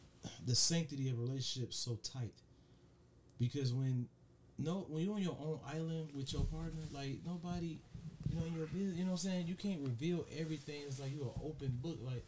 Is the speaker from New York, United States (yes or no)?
no; Detroit, Michigan, United States; I'm from Westside Detroit, man.